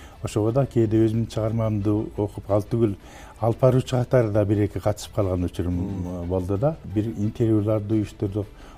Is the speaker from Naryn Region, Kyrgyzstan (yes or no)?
yes; Naryn, Naryn Region, Kyrgyzstan; ушул орто мектепти бүтүрүп элек кезде эле Нарын шаарында